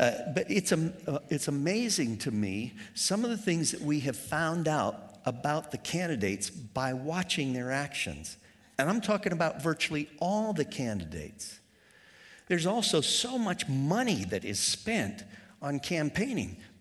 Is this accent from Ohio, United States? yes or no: yes; Ohio, United States; a place that I had never heard of in all my time growing up in Ohio, and I like history, so I'd read a lot of Ohio history.